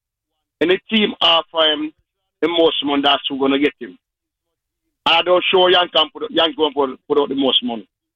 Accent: Jamaica; accent: Jamaican; I'm a Jamaican. My accent is heavy, right?

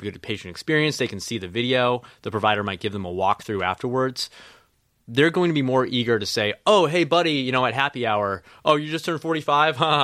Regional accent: Chicago, Illinois, United States; I'm a Chicagoan and I love it here.

